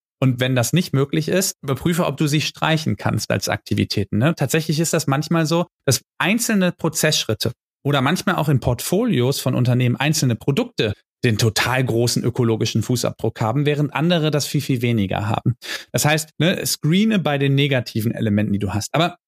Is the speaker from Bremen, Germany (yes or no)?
no; Cologne, North Rhine-Westphalia, Germany; ich komme jetzt aus Köln, das heißt nicht so weit weg, dass hier das Rheinische Revier ist.